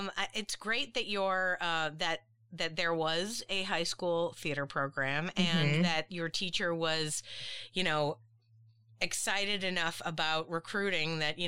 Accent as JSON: {"language": "English", "region": "Massachusetts", "country": "United States", "tie": "born or raised there", "said": "I grew up in Massachusetts, so I did not have it."}